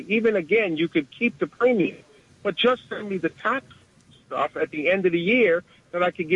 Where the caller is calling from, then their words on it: Brooklyn, New York, United States; calling from Brooklyn.